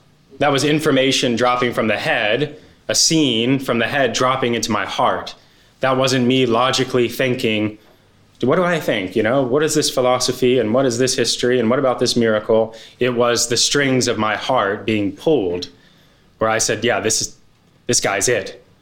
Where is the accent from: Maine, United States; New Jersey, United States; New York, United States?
New Jersey, United States; Princeton; That's how I grew up in Princeton, and that's who I was at 21 years old.